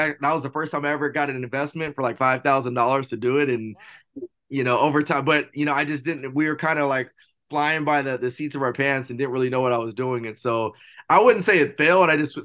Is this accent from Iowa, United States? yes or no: no; Rialto, California, United States; So I grew up out here in Rialto, California, had the opportunity to go play college football, University of Nevada, Las Vegas, which was awesome.